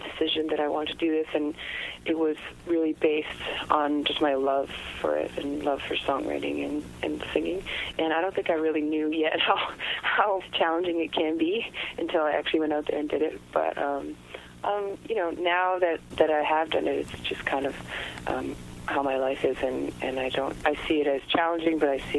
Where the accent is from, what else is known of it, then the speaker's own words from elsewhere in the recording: Montreal, Quebec, Canada; I am from Montreal, from a bilingual family, and I grew up going to school in French in high school, and I went to college in English, so I definitely have both of those cultural backgrounds in me, and they're both important.